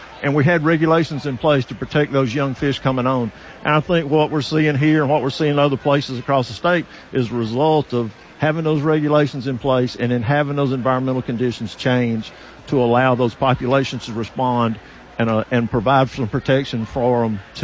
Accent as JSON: {"language": "English", "region": "Alabama", "country": "United States", "lives_now": "South Carolina, United States", "said": "I'm originally from Alabama."}